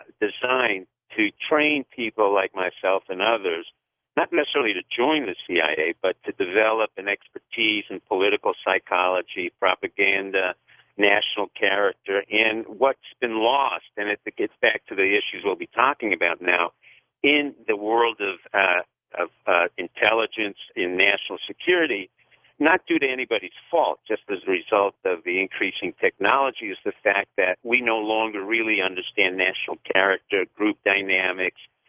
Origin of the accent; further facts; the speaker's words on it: United States; I'm an American. I'm just like anybody else